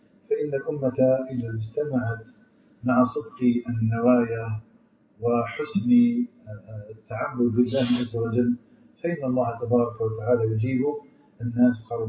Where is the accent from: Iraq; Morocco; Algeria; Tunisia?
Algeria; بلدنا الجزائر